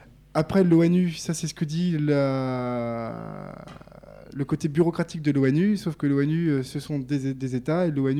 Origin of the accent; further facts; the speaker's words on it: France; Moi, en tant que Français, arrivé dans les camps